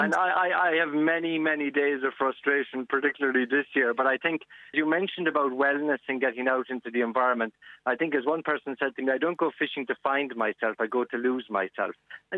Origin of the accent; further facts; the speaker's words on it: Kinsale, Munster, Ireland; I grew up in Kinsale. So yes, I mean, fishing has been part of my life since I was about 7 years of age.